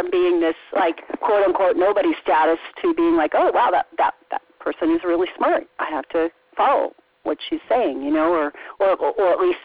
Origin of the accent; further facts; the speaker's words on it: New York, United States; because I'm from New York and I'm Italian and all that kind of stuff.